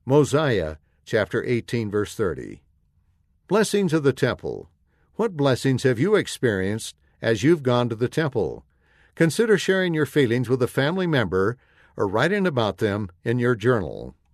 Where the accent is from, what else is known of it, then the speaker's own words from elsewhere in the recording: Norway; I grew up in Norway.